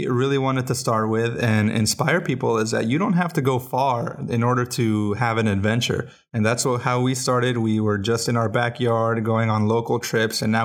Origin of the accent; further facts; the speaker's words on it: Colorado, United States; We're from Colorado where we're used to the blizzards